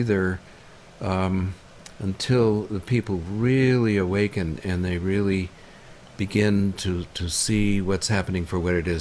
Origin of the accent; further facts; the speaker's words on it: Boston, Massachusetts, United States; also born or lived in Phoenix, Arizona; I lived in Phoenix, Arizona, back in the 80s. But even going way, way back when I was a child growing up in Boston in the 40s, the changes are absolutely incredible and not good.